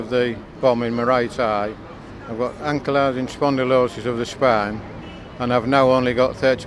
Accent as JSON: {"language": "English", "town": "Hull", "region": "Yorkshire and the Humber", "country": "United Kingdom", "said": "I'm from Hull."}